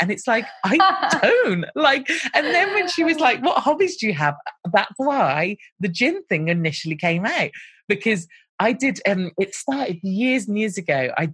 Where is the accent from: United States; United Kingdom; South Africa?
United Kingdom; I'm talking very British as I do because I am British.